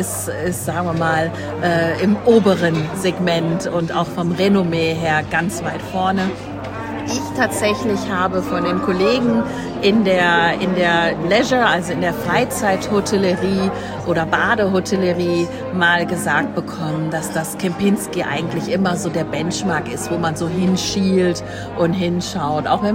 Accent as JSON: {"language": "German", "region": "Bavaria", "country": "Germany", "said": "was können wir denn vielleicht mal bei uns in Bayern machen"}